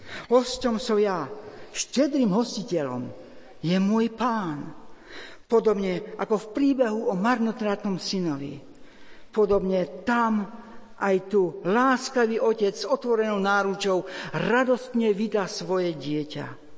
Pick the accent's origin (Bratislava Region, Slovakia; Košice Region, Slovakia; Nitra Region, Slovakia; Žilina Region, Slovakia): Košice Region, Slovakia; Jenkovce; Keď som teraz v maji po 6 rokoch navštívil moje rodisko domov v Jenkovciach